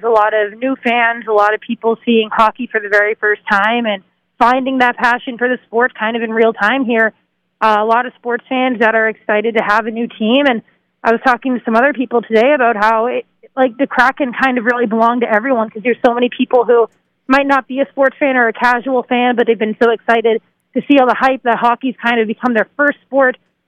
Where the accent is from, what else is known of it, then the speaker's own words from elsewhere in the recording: New England, United States; Just growing up in New England, hockey always kind of had a bit of a presence. So grew up around the Bruins kind of being the big team up there.